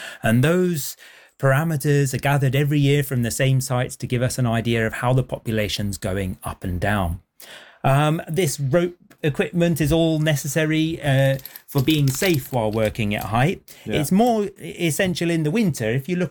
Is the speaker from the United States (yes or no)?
no; South West England, United Kingdom; So I was growing up in the Teen Valley, so not far from here